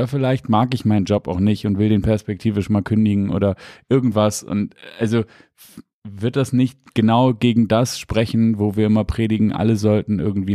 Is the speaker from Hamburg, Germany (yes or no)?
yes; Hamburg, Germany; Niemals als Hamburger würde man niemals nach Pinneberg ziehen.